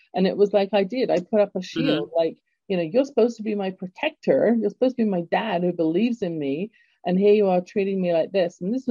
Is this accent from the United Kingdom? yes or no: yes; England, United Kingdom; but growing up in England, excuse me, my father came back from World War II with a bullet in Dunkirk.